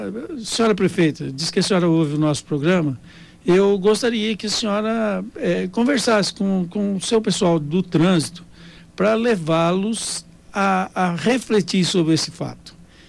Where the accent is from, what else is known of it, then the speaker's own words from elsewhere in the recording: Dourados, Mato Grosso do Sul, Brazil; ah, você é de Dourados? Sou de Dourados.